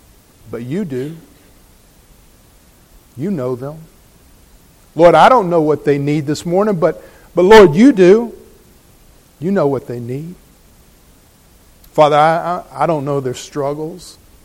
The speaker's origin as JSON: {"language": "English", "region": "the South", "country": "United States", "tie": "born or raised there", "lives_now": "Boston, United States", "said": "I grew up in the South. You can tell, right? Y'all thought I was from South Boston. I grew up in the South, and so I wasn't from Boston."}